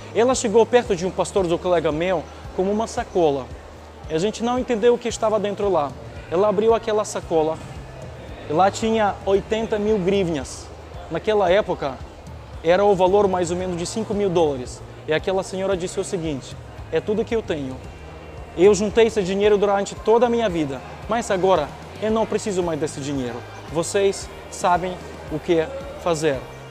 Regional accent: Ukraine; Portuguese is a second language; Hoje na Ucrânia, eu sou da Ucrânia

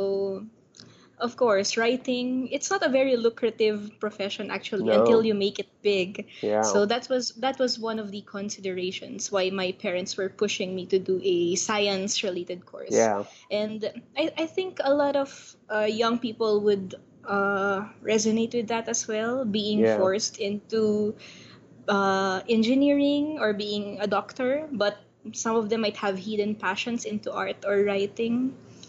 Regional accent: Manila, Metro Manila, Philippines; So I'm from Manila, and actually, my background is our laboratory.

